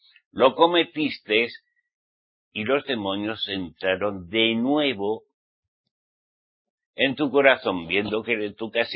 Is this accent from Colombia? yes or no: no; Navarre, Spain; Mi tierra, Navarra, España, fluye leche y miel.